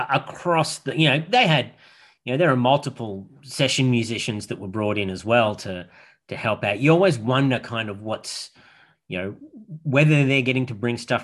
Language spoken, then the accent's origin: English; Australia; It's what I imagine Southern to be anyway, as much as I can being an Australian.